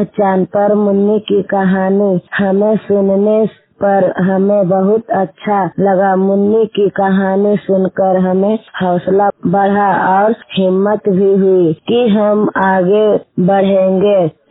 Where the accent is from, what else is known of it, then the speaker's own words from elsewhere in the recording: Lohra, India; मेरा गांव लोहरा है।